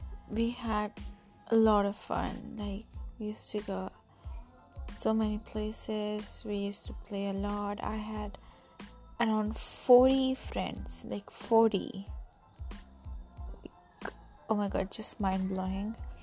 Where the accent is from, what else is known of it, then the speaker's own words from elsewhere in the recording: Pakistan; English is a second language; now in United States; yeah, I'm from Pakistan, living in USA. So don't you dare make fun of my accent.